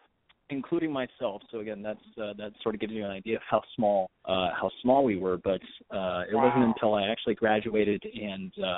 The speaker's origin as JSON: {"language": "English", "town": "Salem", "region": "Oregon", "country": "United States", "tie": "born or raised there", "said": "Man, so I born and raised in Salem, Oregon. Lived there for most of my life."}